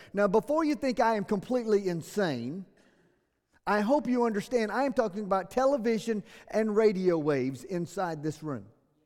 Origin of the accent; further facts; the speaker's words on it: the South, United States; I'm from the South. My mom and daddy raised me to be polite.